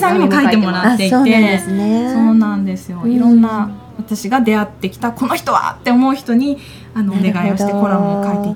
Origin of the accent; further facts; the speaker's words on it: Kanazawa, Ishikawa, Japan; 私の地元である石川県の金沢で第1回目の地方開催をしまして